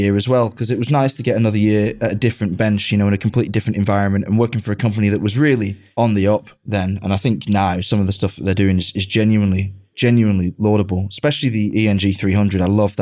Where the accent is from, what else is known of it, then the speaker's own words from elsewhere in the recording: England, United Kingdom; moved away as an adult; now in Germany; I miss my hometown. I'll probably never go back to live in England. I got a German girlfriend. I'm probably going to stay here for the rest of my life, but I'll always, always rank flying home over the Peak District and landing in Manchester